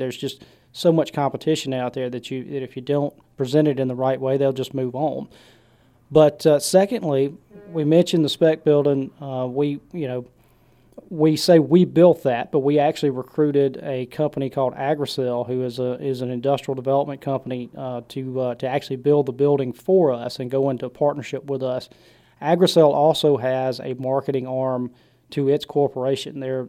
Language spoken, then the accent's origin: English; Mississippi, United States; I grew up in Franklin County. And even though that's a very, very rural county, probably the smallest population in Southwest Mississippi